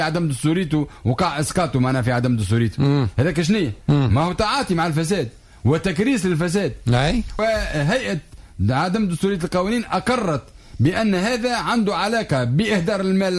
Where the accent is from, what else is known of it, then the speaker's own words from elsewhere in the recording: Tunisia; عندنا في تونس يعني طلب إضافي سنوي بقرابة ما بين 70 و 80 ألف موطن شغل.